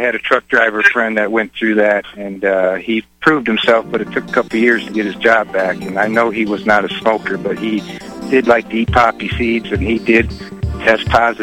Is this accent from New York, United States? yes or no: no; Rockford, Illinois, United States; So I grew up over in Rockford, Illinois, and I remember seed.